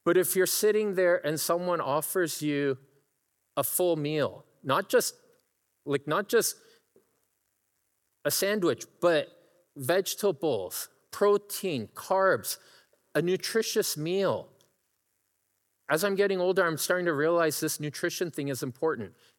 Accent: Ontario, Canada; now in Vancouver, Canada; Growing up, I grew up in Ontario. So when I came out here

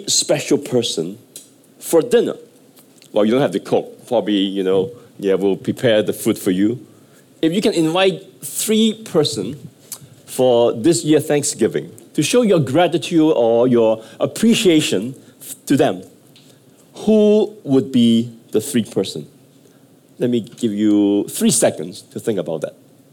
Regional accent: Hong Kong; I was from Hong Kong way back at that time.

